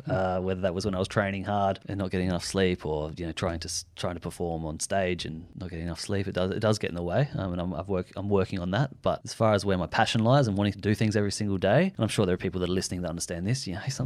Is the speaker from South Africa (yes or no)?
no; Adelaide, South Australia, Australia; He was a great football AFL, we're from Adelaide, so he was an AFL player.